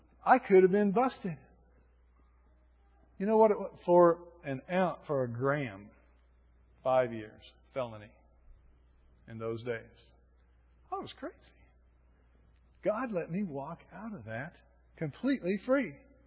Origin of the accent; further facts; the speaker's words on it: Silver City, New Mexico, United States; I came from Silver City, New Mexico, to go to Vanderbilt.